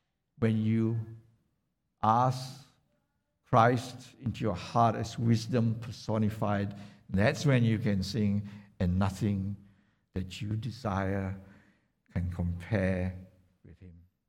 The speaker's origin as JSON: {"language": "English", "region": "Kuala Lumpur", "country": "Malaysia", "tie": "born or raised there", "said": "when I was growing up in Kuala Lumpur"}